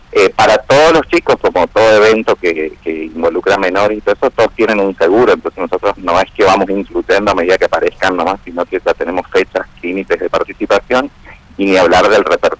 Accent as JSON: {"language": "Spanish", "country": "Argentina", "said": "un tema que nos toca mucho en el sentimiento como argentino"}